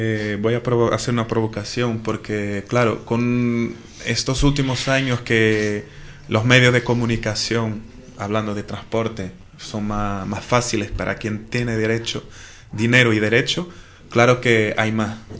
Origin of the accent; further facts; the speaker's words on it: Porto, Norte, Portugal; Spanish is a second language; yo que soy de Porto, yo creo que la relación entre la gente del norte y de Galicia siempre ha sido excelente